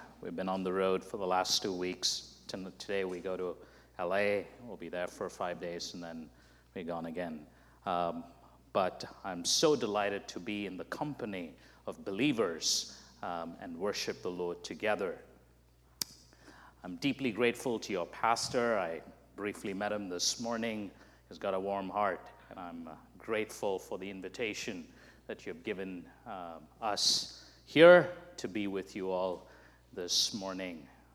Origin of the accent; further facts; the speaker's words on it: India; and I'm from India. So four people from four different parts of the world